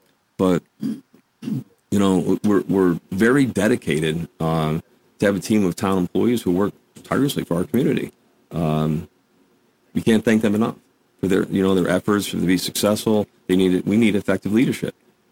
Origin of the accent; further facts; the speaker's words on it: Malta; I've lived in Malta for 25 years. Obviously, I talked earlier about growing up in Balsa Spa